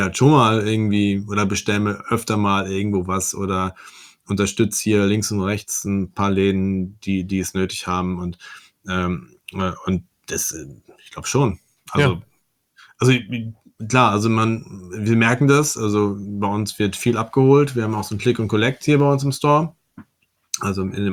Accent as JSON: {"language": "German", "town": "Werne", "region": "North Rhine-Westphalia", "country": "Germany", "said": "Ich komme aus Werne, ich darf gar nichts sagen."}